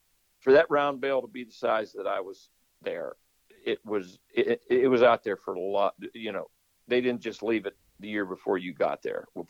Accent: Pennsylvania, United States; I mean, I am a hick from Western PA, but I just never drove a tractor.

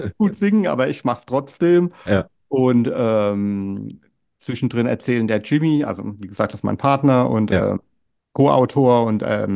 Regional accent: Hamburg, Germany; ich bin ja aus Hamburg hierher gezogen.

